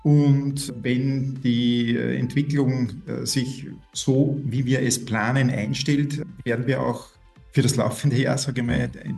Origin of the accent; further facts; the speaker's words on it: Linz, Upper Austria, Austria; Ich komme aus Linz